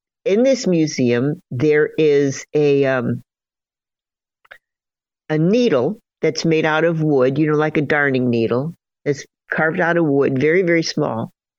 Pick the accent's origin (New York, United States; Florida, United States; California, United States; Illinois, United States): Illinois, United States; Chicago; you get a picture of like the museum I grew up with in Chicago